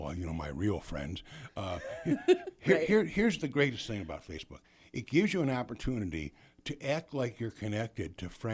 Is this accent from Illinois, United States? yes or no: yes; Chicago, Illinois, United States; also born or lived in Florida; Chicago. I born and raised in Chicago, and I've lived a few other places.